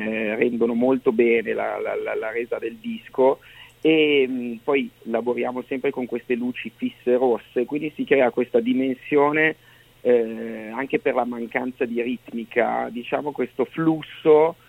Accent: Milan, Lombardy, Italy; a Milano, la città, insomma, la mia città natale dove viviamo

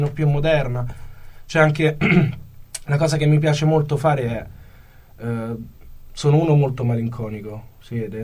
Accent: Tarquinia, Lazio, Italy; sì, sono litorale.

